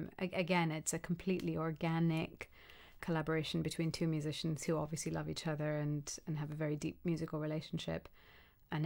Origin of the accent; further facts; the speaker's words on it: India; I'd probably relate to that as an Indian musician